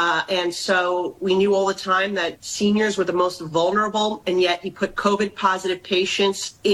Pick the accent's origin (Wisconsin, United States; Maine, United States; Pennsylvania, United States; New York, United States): New York, United States; As a New Yorker, I saw constituents lose loved ones.